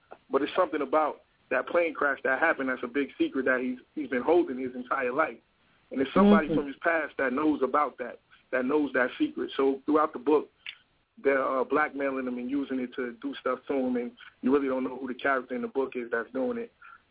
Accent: Peekskill, New York, United States; now in Atlanta, United States; Okay, I'm originally from Peekskill, New York. I grew up, you know what I'm saying, in Westchester.

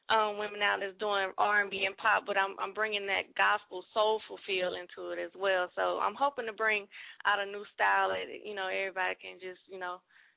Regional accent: Mississippi, United States; now in Atlanta, United States; I currently live in Atlanta, but I'm from Mississippi, so I rep Mississippi all day, but I live in Atlanta.

